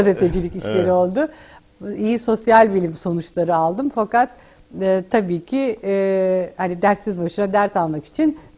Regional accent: Aegean Region, Turkey; ben Ege'liyim. Ege'nin dağlarında ihmal edilmiş çok köy var.

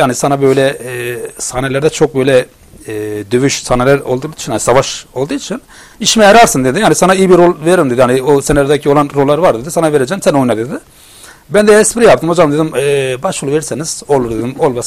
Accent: Kars, Turkey; born there; now in Keşan, Turkey; Ben 1980 Kars doğumluyum.

